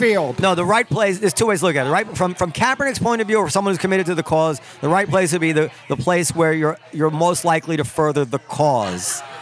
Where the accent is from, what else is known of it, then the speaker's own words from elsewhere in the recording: United States; As an American, I truly feel this way, where we're so divided in so many ways.